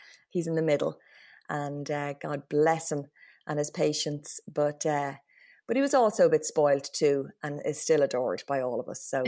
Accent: Rathfarnham, Leinster, Ireland; I'm from Rathfarnham, and all my family, I've got six siblings. And my mom lives in Rathfarnham still.

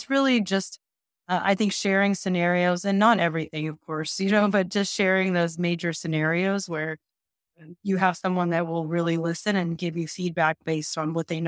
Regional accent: United States; I grew up in America, was born and brought up as an American, but I have an Indian heritage.

